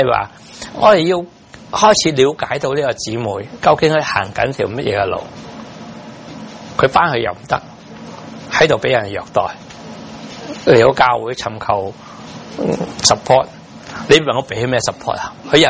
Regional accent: Guangdong, China; 我鼓励我们广东人，不要只看着广东人。

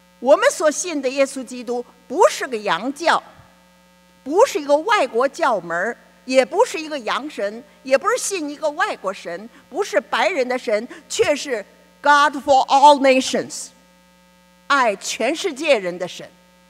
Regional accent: China; born there; 我们国家的名字最早是神州

